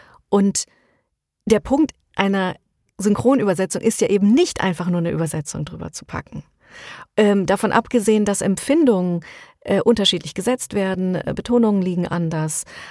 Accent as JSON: {"language": "German", "country": "Germany", "said": "für uns als Deutsche, wie wir aufgewachsen sind, gar nicht so relevant"}